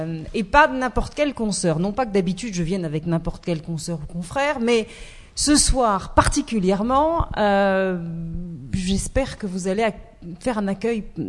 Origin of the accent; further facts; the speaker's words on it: Marseille, Provence-Alpes-Côte d'Azur, France; c'est vrai que je viens de Marseille